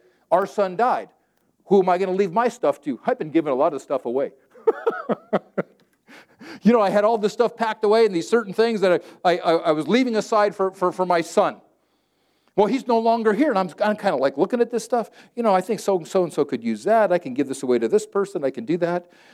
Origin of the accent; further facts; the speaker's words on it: California, United States; I grew up in Southern California and God speaks to me differently.